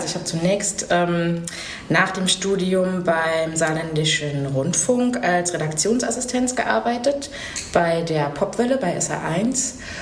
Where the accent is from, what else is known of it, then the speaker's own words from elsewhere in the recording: Bärenbach, Rhineland-Palatinate, Germany; born there; now in Saarbrücken, Germany; Und ich komme gebürtig aus Bärenbach bei Kirn, das ist ein kleines Kaff in Rheinland-Pfalz, also im Feindgebiet sozusagen. Und ja, lebe aber schon seit 2005 in Saarbrücken und habe jetzt inzwischen den Dialekt auch vollumfänglich drauf.